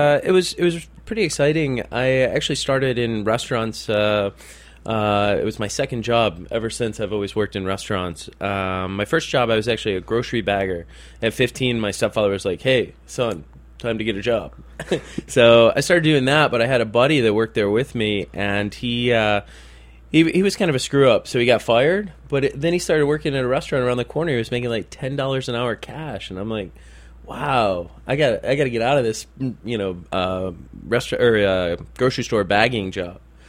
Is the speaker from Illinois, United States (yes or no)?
no; Detroit, Michigan, United States; yeah, Detroiters. I mean, in all honesty, very rarely are we actually from Detroit. We're usually just outside the city.